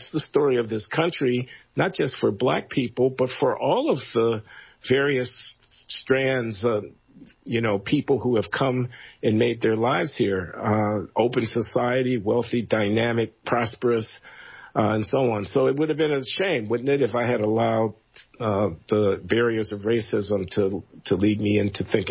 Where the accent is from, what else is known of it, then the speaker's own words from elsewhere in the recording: Chicago, Illinois, United States; You growing up in Chicago in the 1950s and 60s, and you asked me, did I hit racism? Of course I hit racism.